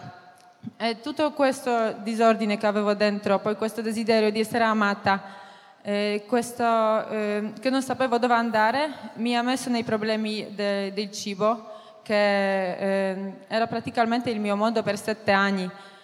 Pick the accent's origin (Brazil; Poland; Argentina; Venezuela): Poland; Italian is a second language; ho 27 anni, vengo dalla Polonia.